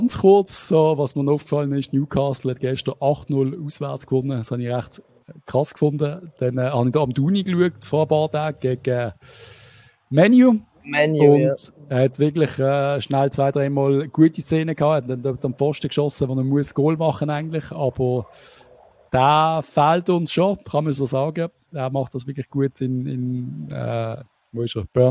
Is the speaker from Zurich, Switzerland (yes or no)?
no; Basel, Basel-Stadt, Switzerland; als Schweizer und Basel ist genau das Gleiche